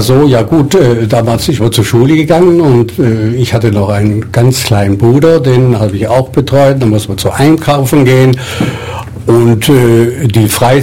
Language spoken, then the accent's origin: German; Cuxhaven, Lower Saxony, Germany; also born or lived in Radmannsdorf, West Prussia; Ich bin geboren in Radmannsdorf, Westpreußen. Wir wohnten in Cuxhaven, wir sind geflüchtet damals 1944 und wohnten von 1944 bis 1949 in Altenwalde in der Nähe von Cuxhaven.